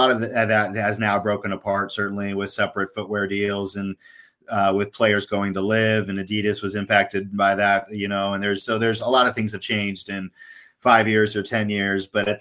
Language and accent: English; San Diego, California, United States; I grew up in San Diego, so that was kind of like coming home for me.